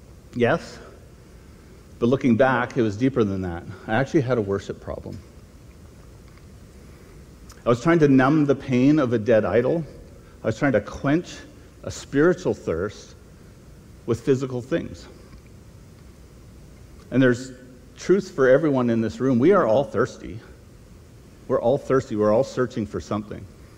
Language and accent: English; Vancouver, British Columbia, Canada; I grew up in Vancouver, so I'm what we call a winter wimp. I'm not very good with the, even after 25, well, almost 30 years in Saskatchewan now, I still can't do it. And I'm 56